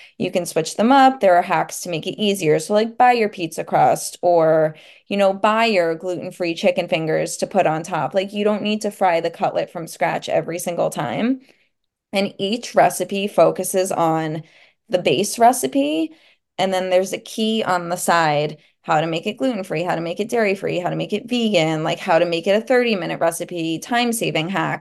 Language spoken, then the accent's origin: English; New York, United States; also born or lived in Hoboken; now in Morristown, United States; So I grew up in New York and then I lived in New Jersey after college in Hoboken, but last year we moved to Morristown, New Jersey.